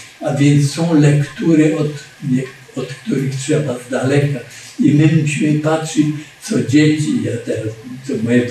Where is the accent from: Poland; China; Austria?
Poland; Cieszyn, Silesian Voivodeship; bo ja jestem z Cieszyna, koło Cieszyna jest taka miejscowość Bażanowice